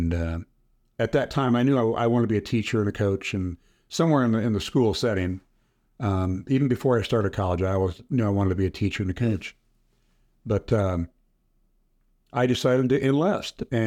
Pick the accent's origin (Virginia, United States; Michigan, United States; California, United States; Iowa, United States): Iowa, United States; I was born in Iowa, small rural area, and graduated from Pekin High School, sat in the middle of cornfields